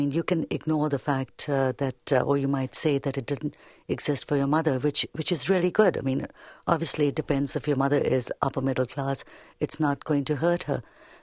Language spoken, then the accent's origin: English; India; And my parents live there. I have a home there. My family's there. And I feel very comfortable saying that and very proud to say I'm an Indian and a Canadian.